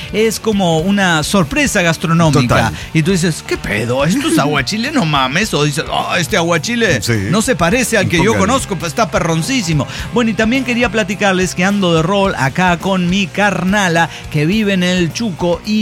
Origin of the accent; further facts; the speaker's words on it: Durango, Mexico; Bueno, yo soy de Durán, York, o sea, de Durango, sí. Pero amo a esa conflictiva frontera.